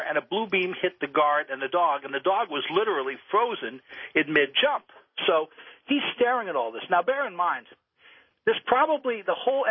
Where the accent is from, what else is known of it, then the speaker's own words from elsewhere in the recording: New York, United States; I'm from New York, so I had relatives there.